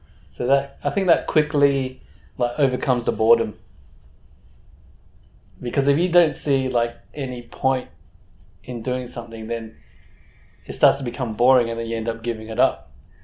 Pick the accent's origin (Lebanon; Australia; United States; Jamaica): Australia; Perth, Western Australia; also born or lived in Indonesia; So yeah, it was, and then like to Indonesia, and that's where I was born. And yeah, from Indonesia to Perth. So I grew up in Perth, you know, went to a Catholic school.